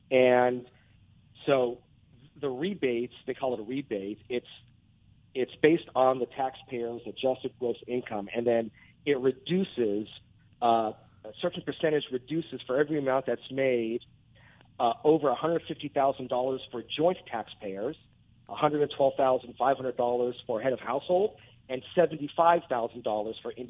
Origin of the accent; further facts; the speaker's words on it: Anaheim, California, United States; I grew up in Anaheim, going to Angels games my whole life, so I really hope that baseball comes back.